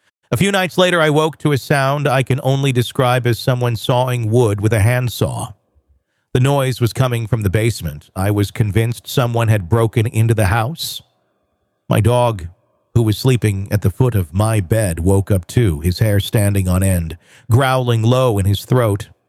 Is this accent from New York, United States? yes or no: no; Massachusetts, United States; I grew up just outside of Boston, in what seemed like a perfectly normal split-level house.